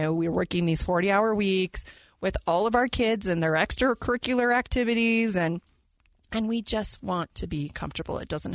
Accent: Utah, United States; And, you know, if being born and raised in Utah, we all have a little sticker shock, and we think things are very expensive.

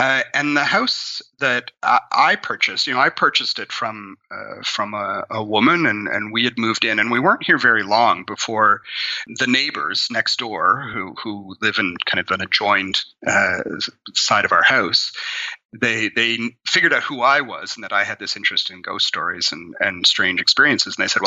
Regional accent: Ontario, Canada; now in Newfoundland, Canada; I grew up in Ontario, in kind of central Canada. And then in the early 90s, I moved out to the Atlantic coast, to the island of Newfoundland.

